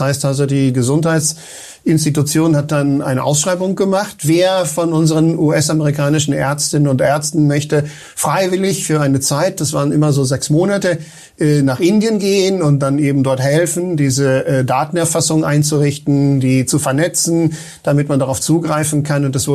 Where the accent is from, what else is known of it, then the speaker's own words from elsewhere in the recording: Spain; German is a second language; Ich komme aus Spanien, wie ihr vielleicht wisst, dort ist eben meine hauptsächliche Tätigkeit